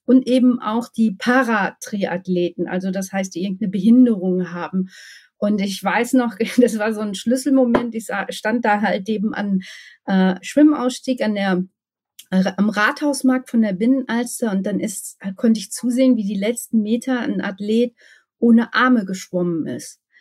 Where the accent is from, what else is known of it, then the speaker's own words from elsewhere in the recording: North Rhine-Westphalia, Germany; Ich bin ein echtes Ruhrpott-Blag, sagt man hier. Bin im Ruhrpott geboren, habe schon in verschiedenen Ruhrpott-Städten gewohnt und jetzt tue ich das da, wo auch der … herkommt.